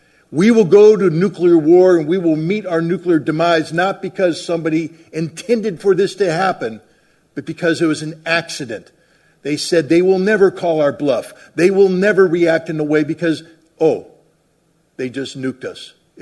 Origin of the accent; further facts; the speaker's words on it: Germany; I grew up in Germany next to a nuclear weapons storage facility.